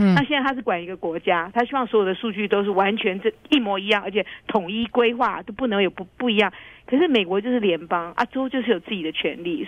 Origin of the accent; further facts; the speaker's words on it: Taiwan; now in United States; 因为我们在台湾长大的就不太一样